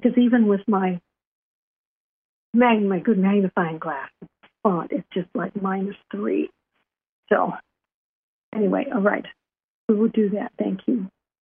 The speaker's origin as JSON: {"language": "English", "region": "California", "country": "United States", "said": "I'm from California. I've never heard of this hotel."}